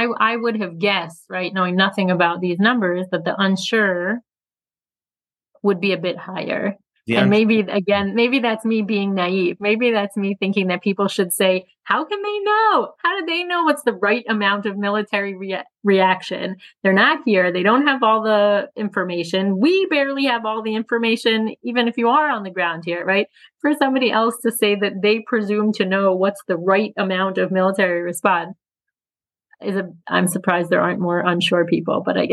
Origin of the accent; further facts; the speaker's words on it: United States; I grew up in the United States.